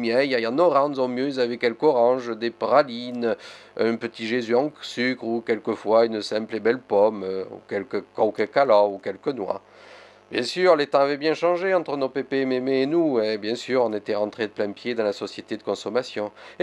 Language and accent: French; Nouvelle-Aquitaine, France; Et puis que dire, chez nous en Limousin des cadeaux?